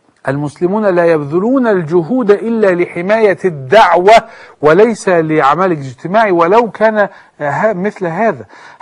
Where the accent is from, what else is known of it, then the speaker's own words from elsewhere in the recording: Egypt; احنا عندنا في مصر حتى الآن كفور باسم صحابة